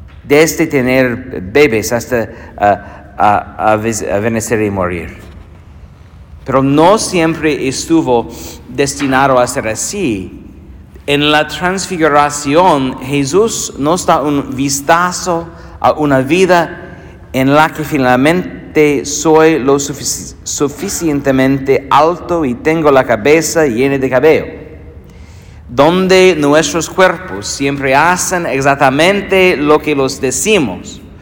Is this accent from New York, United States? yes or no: no; Iowa, United States; born there; also born or lived in Ireland; Nací aquí, en Iowa, así que la ciudadanía fue fácil para empezar. Pero cuando fui a la universidad, tuve la oportunidad de volver a la ciudad de Irlanda, de donde eran mis abuelos y donde todavía tenía mi familia.